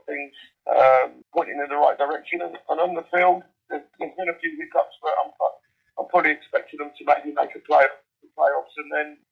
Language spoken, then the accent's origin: English; London, United Kingdom; where I'm from is West Ham. I'm a West Ham fan, and I closely follow them still now because I'm from the East End